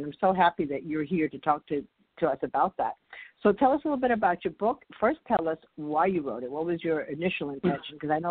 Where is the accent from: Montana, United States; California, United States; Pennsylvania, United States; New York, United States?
New York, United States; New York City; I grew up in New York City, as I said before, and New York City is one of the, you know, it's one of those melting pots.